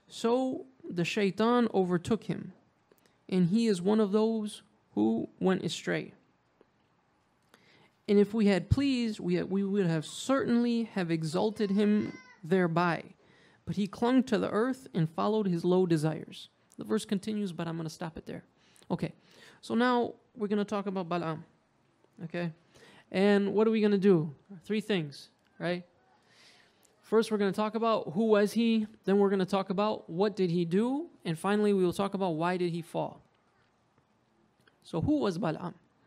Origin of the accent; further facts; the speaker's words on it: United States; I'm from America.